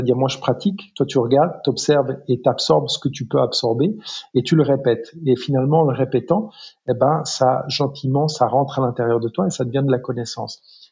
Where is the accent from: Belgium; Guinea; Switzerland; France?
Switzerland; Lausanne, Vaud; je suis originaire de Lausanne, c'est peut-être 200 000 habitants, 250 000.